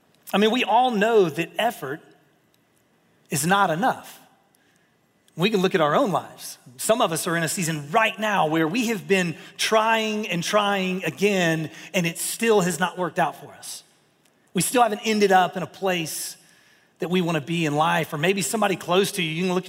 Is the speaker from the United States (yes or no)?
yes; the South, United States; I mean, and I grew up here. I grew up in the South, so I love a good casserole.